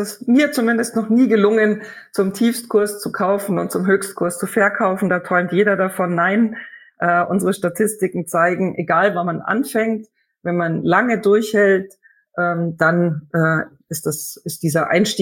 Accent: Germany; Also als Deutscher kann ich zum Beispiel schon viel in deutschen Zeitungen oder im Internet über deutsche Unternehmen erfahren und ich verstehe es auch besser.

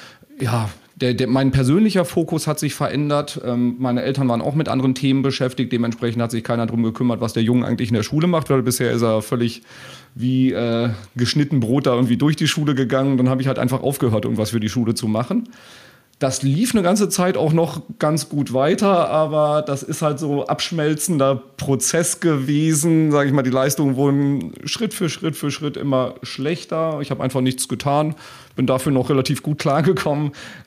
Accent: Olpe, North Rhine-Westphalia, Germany; Ich sitze in Olpe im schönen Sauerland. So, ich bin aktuell im Homeoffice. Also ich lebe da, wo ich groß geworden bin, auch wieder. Also ich bin in einem Dorf bei Olpe

